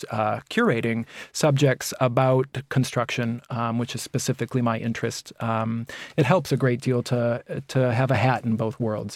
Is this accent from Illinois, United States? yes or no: yes; Chicago, Illinois, United States; I'm from Chicago originally. There were tailors in Chicago, my family there.